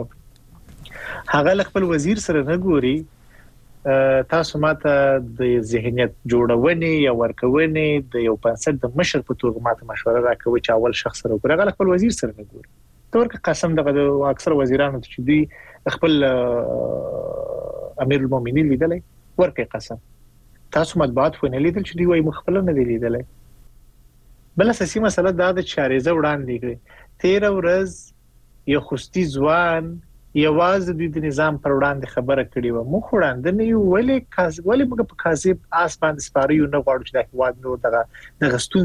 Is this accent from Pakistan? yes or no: no; Afghanistan; زه د افغانستان ژورنالیست یم.